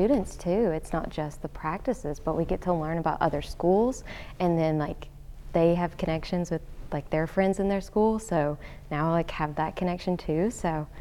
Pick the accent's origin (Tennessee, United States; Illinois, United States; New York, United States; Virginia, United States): Tennessee, United States; which I'm from Tennessee, so not from Kentucky